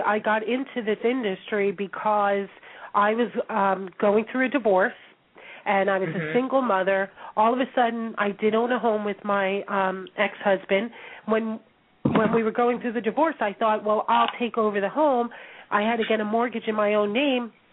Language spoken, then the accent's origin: English; New York, United States; I'm a New Yorker. I like the bottom line as fast as possible.